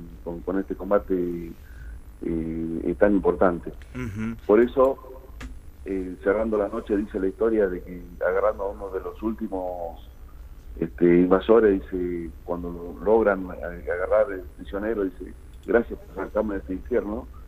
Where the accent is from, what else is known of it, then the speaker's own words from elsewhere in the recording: Guachipas, Salta, Argentina; also born or lived in Sauce Redondo; nací en Sauce Redondo, soy de Guachipa y soy de la provincia de Salta.